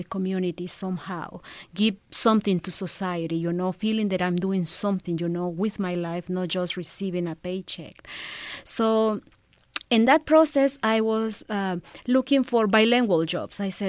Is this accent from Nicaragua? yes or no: yes; Nicaragua; English is a second language; moved away as an adult; I'm originally from Nicaragua. I had my degree there in sustainable tourism. And then for family reasons, I moved here.